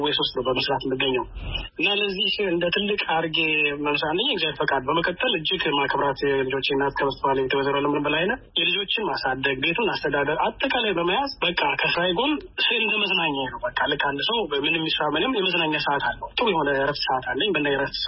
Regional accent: Addis Ababa, Ethiopia; now in Doha, Qatar; ተወልጄ ያደኩት አዲስ አበባ ነው።

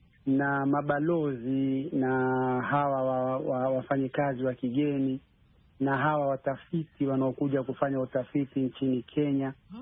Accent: DR Congo; unapokwenda kule kwetu Kongo ambao wanazungumza Kingwana, pia ni tofauti.

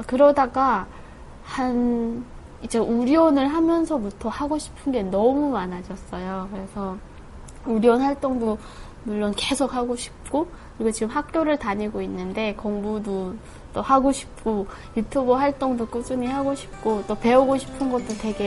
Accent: North Korea; now in South Korea; 북한에서 왔다라는 꺼리표는 늘 있고 그게 없어지는 게 아니기 때문에

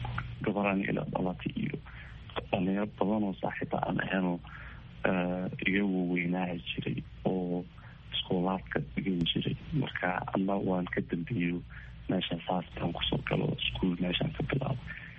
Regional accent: Ifo, Garissa County, Kenya; waxaan ku dhashay xarada qaxootiga ee ifo oo ay aabbu waxay ka soo qaxeen Soomaaliya Kuwaitii

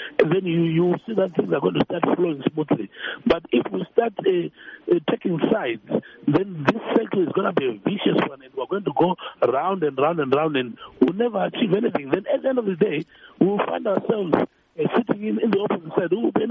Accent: Bulawayo, Zimbabwe; Well, I'll tell you, myself personally, I'm from Matabeleland here in Bulawayo.

